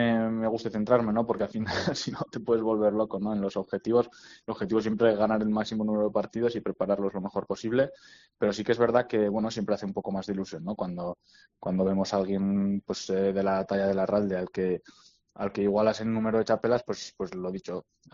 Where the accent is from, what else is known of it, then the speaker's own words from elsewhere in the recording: Navarre, Spain; pues sí que hace ilusión ser el primer navarro que ha conseguido ganar estos títulos